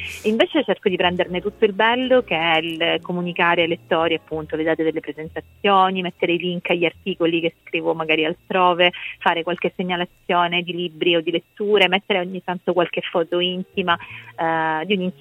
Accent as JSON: {"language": "Italian", "town": "Messina", "region": "Sicily", "country": "Italy", "said": "A me piace sempre, anche insomma da messinese, leggere, e da siciliana"}